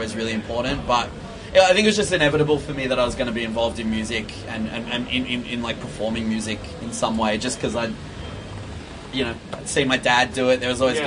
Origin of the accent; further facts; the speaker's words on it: Victoria, Australia; I learnt to kind of leave my hometown and, you know, explore other places around Melbourne, and, you know, even just like learning to catch a train to get into the city